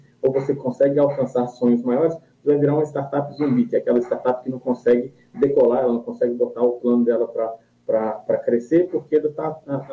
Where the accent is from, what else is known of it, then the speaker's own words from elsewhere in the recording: Belo Horizonte, Minas Gerais, Brazil; eu sou mineiro de Belo Horizonte